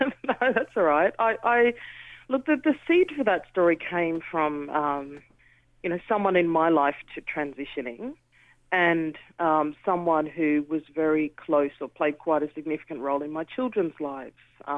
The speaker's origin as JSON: {"language": "English", "country": "Australia", "tie": "born there", "said": "I'm an Australian-born person of you know, parents who've migrated from London but were born in the West Indies."}